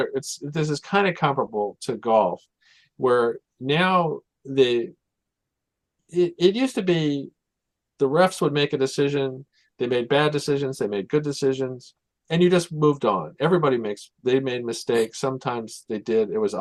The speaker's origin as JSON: {"language": "English", "town": "Kansas City", "country": "United States", "tie": "born or raised there", "said": "I was watching with a friend of mine. I grew up with in Kansas City."}